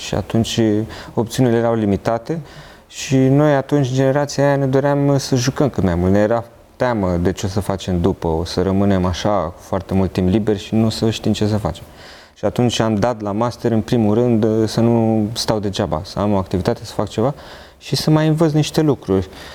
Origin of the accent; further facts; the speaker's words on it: Bucharest, Romania; poate și pentru că am copilărit în Rahova, limbajul la mine era mai accesibil